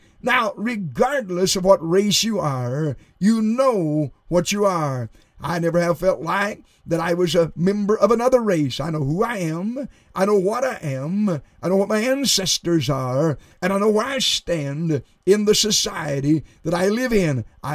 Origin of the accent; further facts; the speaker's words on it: United States; born there; But I am an American born in this country. My ancestors immigrated years ago.